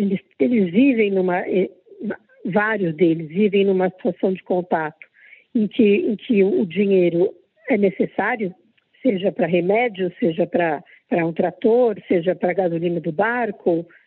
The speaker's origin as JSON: {"language": "Portuguese", "country": "Brazil", "also_born_or_lived": "Paris, France / Australia", "said": "Então, isso para uma pessoa que vinha daqui do Brasil, em que ainda era muito incipiente a valorização das artes indígenas, era uma surpresa muito boa, era um choque."}